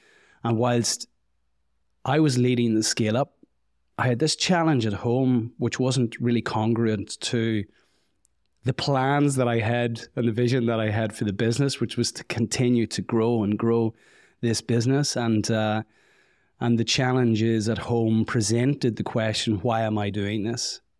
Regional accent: Northern Ireland, United Kingdom; and coming from Ireland, growing up in the Troubles

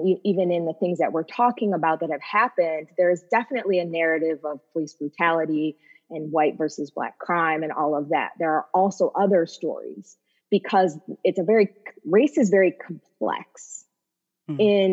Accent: New York, United States; So I grew up in white suburbia in upstate New York

